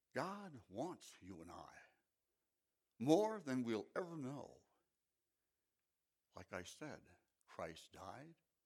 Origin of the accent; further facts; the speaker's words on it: United States; As an American, I'm concerned about surviving.